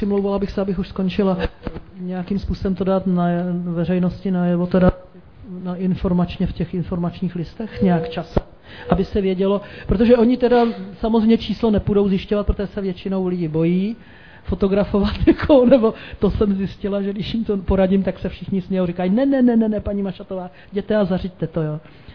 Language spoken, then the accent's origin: Czech; Mokropsy, Central Bohemian Region, Czechia; Já jsem ze Zdola, z Mokropes